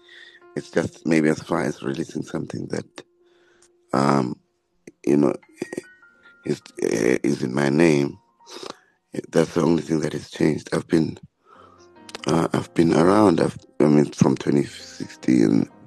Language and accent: English; South Africa; all of us as South African musicians